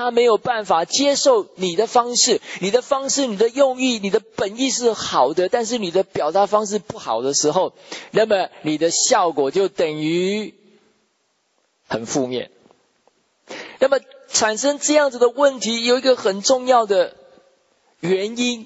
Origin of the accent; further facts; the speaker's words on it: China; 我们中国人哈，我们的沟通方式绝大部分都不是很好。